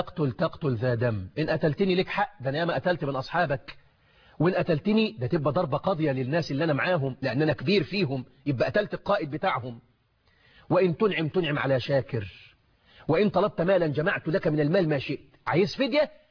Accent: Egypt; يعني لاقيني ولا تغديني، المثل بيقول كده عندنا في مصر، لاقيني ولا تغديني

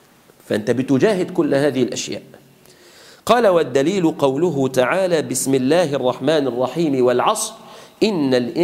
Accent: Egypt; احنا من مفاخرنا كمصريين

